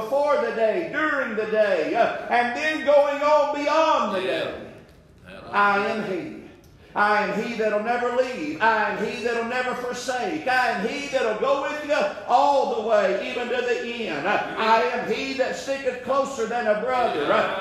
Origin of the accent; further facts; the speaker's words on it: Tennessee, United States; Now, I'm from East Tennessee, and we talk a little different over there, and I'm up in the mountains now.